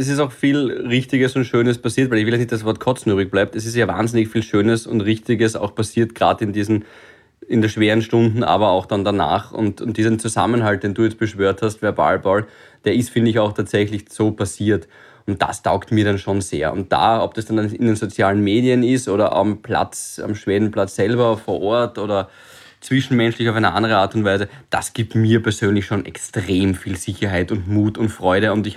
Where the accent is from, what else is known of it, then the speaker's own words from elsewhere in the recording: Graz, Styria, Austria; now in Vienna, Austria; lebe ich auch schon seit 7 Jahren in der Stadt und ich kenne diese ganzen Orte. Ich glaube, du auch als Grazer, Bolli, kennst, ich bin auch Grazer